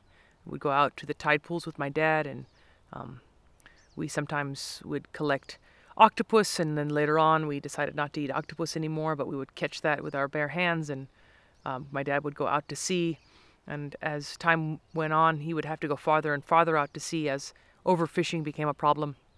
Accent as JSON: {"language": "English", "country": "South Africa", "tie": "born or raised there", "also_born_or_lived": "Montana, United States", "said": "my childhood was split between the nature reserve in South Africa, growing up in Montana"}